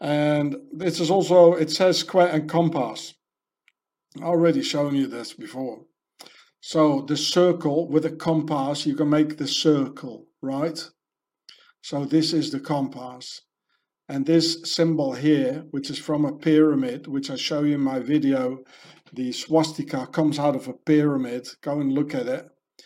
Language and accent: English; South Africa; I'm a South African. I never forget things.